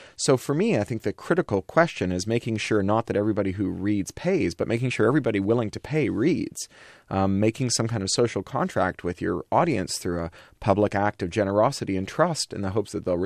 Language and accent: English; Toronto, Ontario, Canada; I grew up in Toronto, which is a very multicultural city